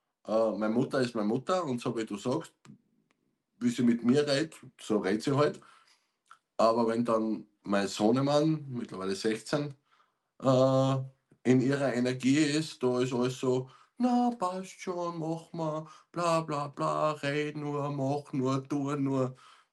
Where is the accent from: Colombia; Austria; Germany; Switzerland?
Austria; Styria; ich bin ein Steirer, der was in Kärnten lebt